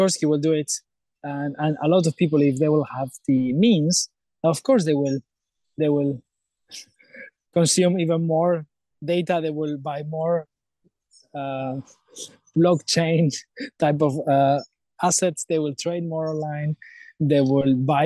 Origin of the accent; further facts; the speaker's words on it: Spain; now in Norway; I mean, I'm from Spain, but so half of my heart is in Norway after living almost half of my life now there.